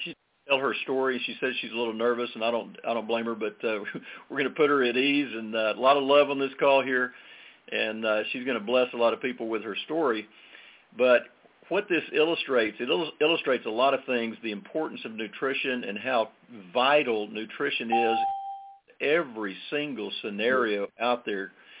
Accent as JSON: {"language": "English", "town": "Allen", "region": "Texas", "country": "United States", "said": "I'm from Allen, Texas."}